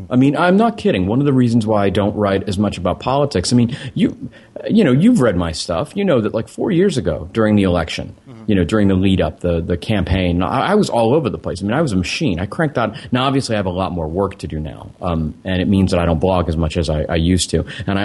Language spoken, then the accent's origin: English; United States; I'm an American.